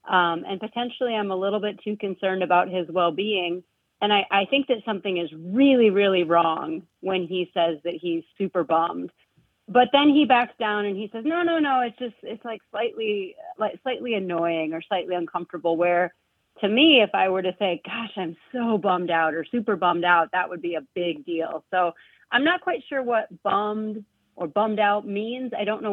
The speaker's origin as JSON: {"language": "English", "region": "Midwest", "country": "United States", "said": "and I come from the Midwest."}